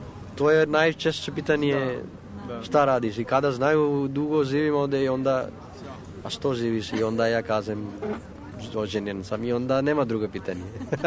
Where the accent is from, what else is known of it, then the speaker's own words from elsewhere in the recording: India; Serbian is a second language; now in Serbia; pitaju, o, odakle si ti? To je prva, i onda kažem iz Indije